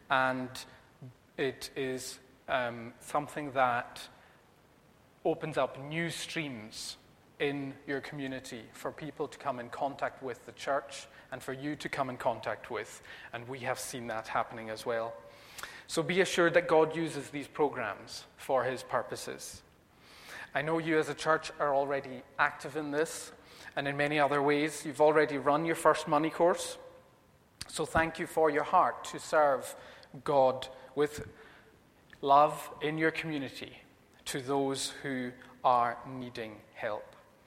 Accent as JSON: {"language": "English", "town": "Stornoway", "region": "Scotland", "country": "United Kingdom", "lives_now": "Inverkip, United Kingdom", "said": "If you're trying to place the accent, I live in Inverkip, but I'm originally from Stornoway in the Western Isles"}